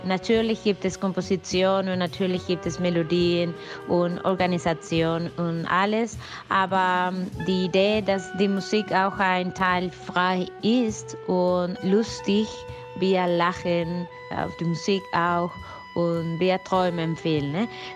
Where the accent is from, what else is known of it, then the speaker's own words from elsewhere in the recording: Vigo, Galicia, Spain; Ich bin am Meer geboren, so in Vigo, in Galizien, und aufgewachsen.